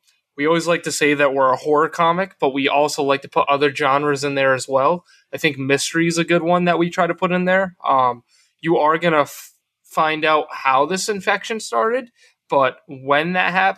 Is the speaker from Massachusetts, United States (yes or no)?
yes; Massachusetts, United States; So we actually went there because we're from the Northeast. We're from Massachusetts.